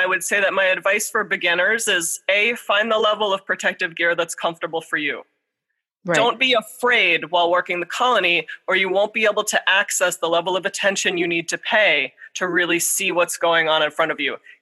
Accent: Florida, United States; born there; other than possibly just the fact that I was born in Florida.

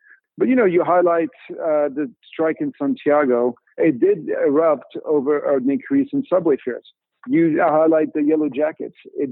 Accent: France; Well, look, I grew up in France.

